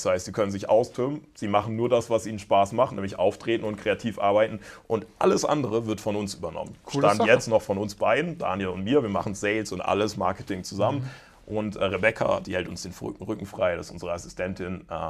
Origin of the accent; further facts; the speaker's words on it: Karlsruhe, Baden-Württemberg, Germany; also born or lived in West Africa; now in Bremen, Germany; ich komme ja ursprünglich aus Karlsruhe, bin jetzt in Bremen.